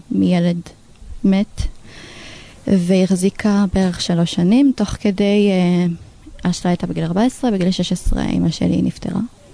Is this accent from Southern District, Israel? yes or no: yes; Dimona, Southern District, Israel; כן, אני באמת במקור מדימונה. אחות גדולה משבעה אחים.